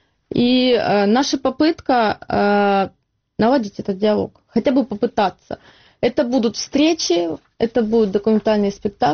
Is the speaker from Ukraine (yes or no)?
yes; Donbas, Ukraine; там, у нас, на Донбассе, ну, откуда я родом